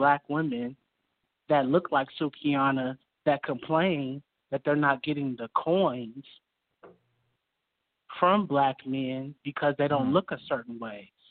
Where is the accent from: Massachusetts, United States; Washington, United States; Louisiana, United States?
Washington, United States; Seattle; I'm from the West Coast. I'm from Seattle, Washington.